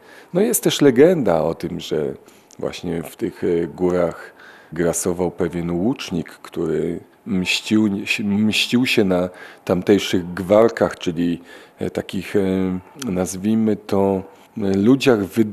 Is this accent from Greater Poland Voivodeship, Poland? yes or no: no; Inowrocław, Kuyavian-Pomeranian Voivodeship, Poland; ponieważ mieszkałem, urodziłem się w ogóle w Inowrocławiu i Inowrocław jest ponad 800-letnim miastem